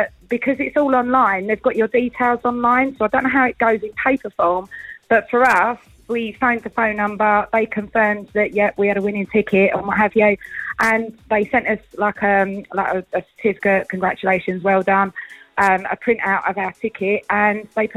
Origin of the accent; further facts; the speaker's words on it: Braintree, East of England, United Kingdom; I'm constantly texting you on a Friday.